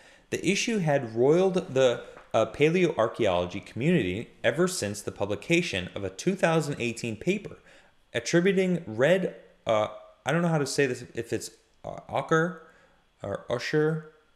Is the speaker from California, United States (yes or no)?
no; Chicago, Illinois, United States; I grew up in Chicago, so it kind of like hit home. I grew up watching the Bulls.